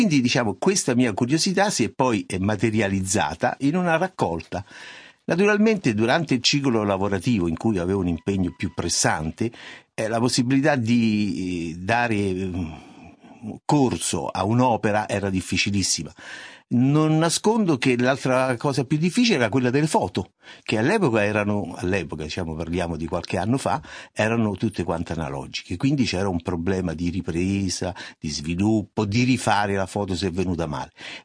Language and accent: Italian; Rome, Lazio, Italy; io sono di Roma, anche l'accento anche lo denuncio.